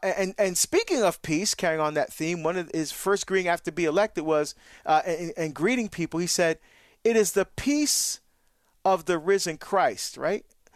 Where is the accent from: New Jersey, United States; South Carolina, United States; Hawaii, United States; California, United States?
New Jersey, United States; I'm from Jersey.